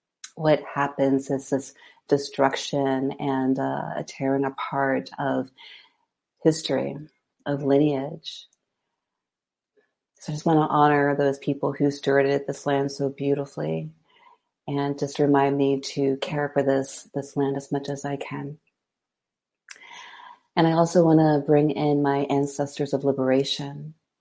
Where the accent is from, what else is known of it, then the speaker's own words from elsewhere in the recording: Virginia, United States; I'm from East Virginia, or just regular Virginia.